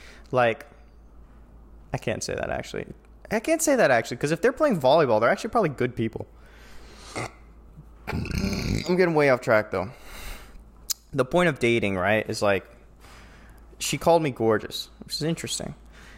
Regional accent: New York, United States; I grew up in New York in a high school where you were a burden for the most part.

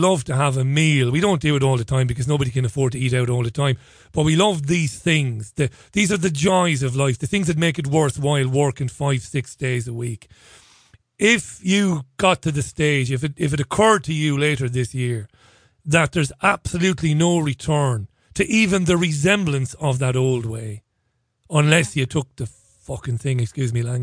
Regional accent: Ireland; I know I'm an Irishman. I shouldn't say this.

